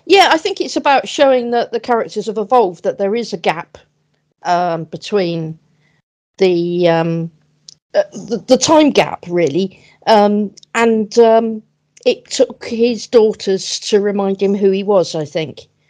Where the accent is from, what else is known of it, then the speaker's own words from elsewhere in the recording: Oxford, South East England, United Kingdom; Also, I was born and brought up in Oxford